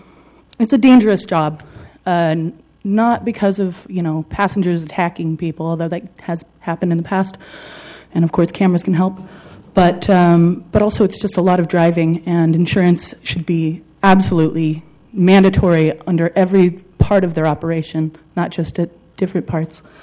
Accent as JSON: {"language": "English", "town": "Portland", "region": "Oregon", "country": "United States", "tie": "born or raised there", "said": "I'm a fourth-generation Oregonian. I was born and raised here in Portland proper."}